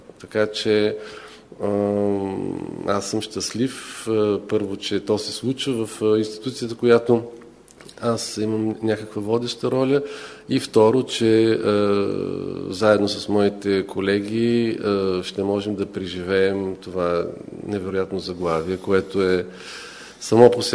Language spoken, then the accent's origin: Bulgarian; Plovdiv, Plovdiv Province, Bulgaria; Аз съм пловдивчанин, което се гордея всъщност, че работя в този град